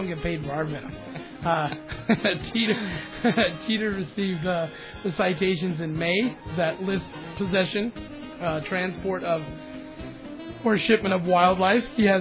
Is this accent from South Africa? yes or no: no; Idaho, United States; As everyone knows, I'm from Idaho.